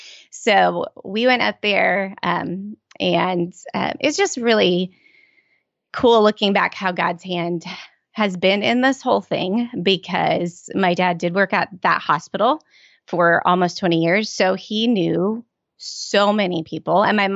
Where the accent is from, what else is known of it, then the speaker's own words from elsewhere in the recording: Oklahoma, United States; And my family, I'm from Oklahoma, so my family all still lives in Oklahoma.